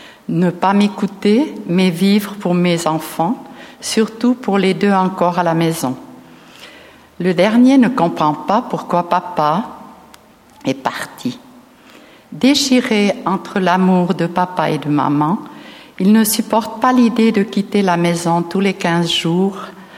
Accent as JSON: {"language": "French", "region": "Valais", "country": "Switzerland", "said": "Alors, je viens aussi du Valais."}